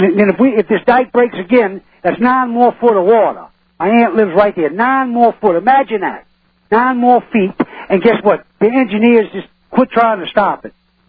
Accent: New Orleans, Louisiana, United States; I'm from New Orleans. I am a longshoreman by trade.

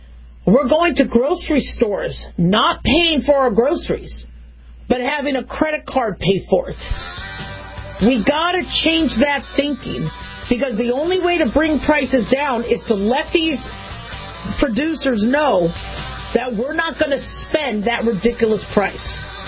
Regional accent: California, United States; born there; But, I was born in California, so as far as I'm concerned, I'm still part Californian.

